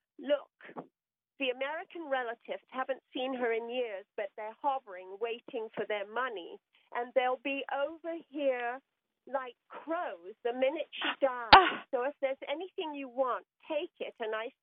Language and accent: English; United Kingdom; now in Pataskala, United States; I'm a British nurse, and in the late 60s, a friend of mine told me